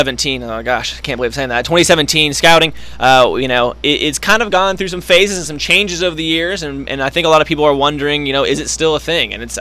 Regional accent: Texas, United States; And of course, I didn't grow up here. I grew up in Texas

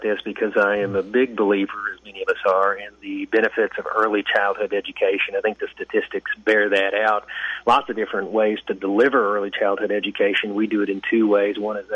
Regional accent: Vinita, Oklahoma, United States; she was from Little Vinita, Oklahoma, my hometown.

